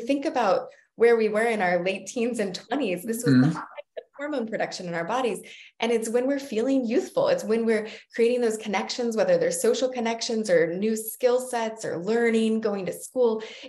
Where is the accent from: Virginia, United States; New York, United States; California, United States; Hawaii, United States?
Hawaii, United States; I grew up on the North Shore of Oahu.